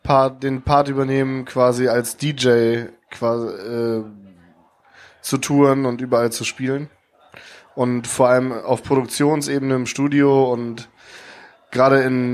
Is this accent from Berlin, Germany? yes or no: no; Kiel, Schleswig-Holstein, Germany; also meine Heimat ist auf jeden Fall Kiel.